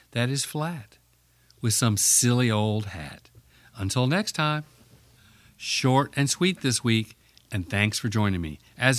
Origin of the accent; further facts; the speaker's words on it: Charlotte, North Carolina, United States; actually started with a group of neurosurgeons in my hometown, Charlotte.